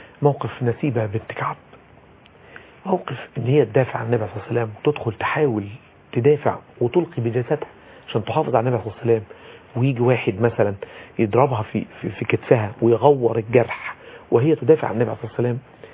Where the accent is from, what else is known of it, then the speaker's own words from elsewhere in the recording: Abu Rawash, Giza Governorate, Egypt; ودي طبعا مسقط رأسي والبلد اللي اتولدت فيها ولها طبعا كثير من الفضل على الواحد لكن عايز اقول الحقيقه ان خطبه العيد نفسها في قريه ابو رشد